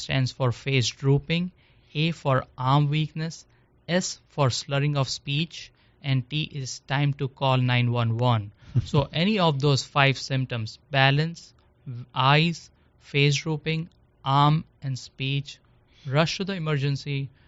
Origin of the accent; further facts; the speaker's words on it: India; now in Shreveport, United States; My background is I come from India, and I did my neurology in Shreveport